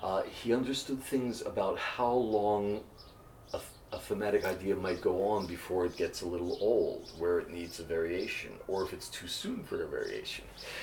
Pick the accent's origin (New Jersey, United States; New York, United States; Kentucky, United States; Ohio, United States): New Jersey, United States; Trenton; Purser Kenny was very well known in the area where I grew up because he's from Philadelphia and I was from Trenton.